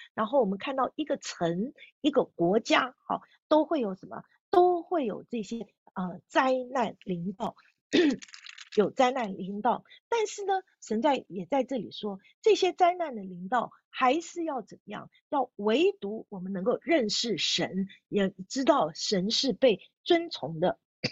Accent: Taiwan; 我是从台湾来的

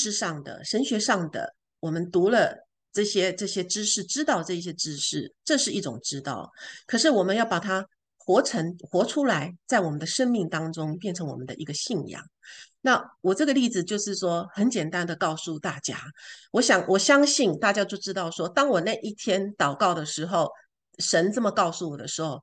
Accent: Taiwan; 因为呢，我是从台湾来的

